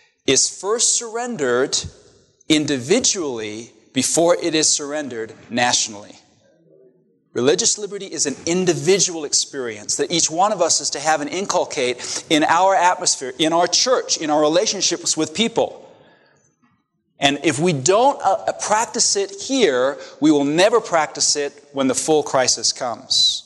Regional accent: England, United Kingdom; now in United States; I was raised a Catholic, a Roman Catholic. And in my culture, in my background, where I come from, which is Great Britain, I was born here in the States, but I was raised in England. And I went to Catholic school as a young man

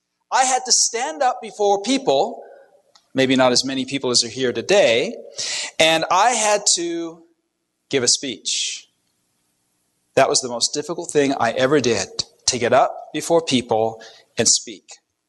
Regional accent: England, United Kingdom; My mom, M-U-M, I was raised in England and she is full Irish, was an English teacher.

